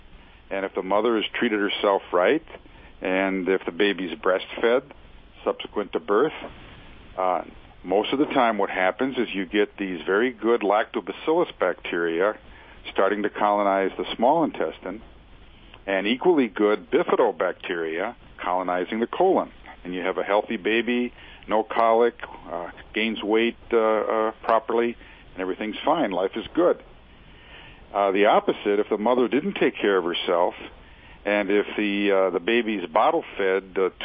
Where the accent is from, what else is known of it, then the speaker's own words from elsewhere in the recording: Milwaukee, Wisconsin, United States; there was a little laboratory not far from where I grew up in Milwaukee, Wisconsin, that made cheese bacteria and yogurt bacteria